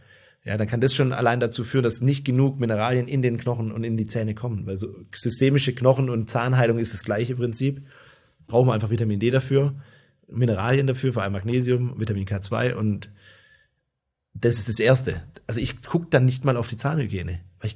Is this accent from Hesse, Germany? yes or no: no; Tübingen, Baden-Württemberg, Germany; die ersten Implantate hier aus meiner Heimatstadt Tübingen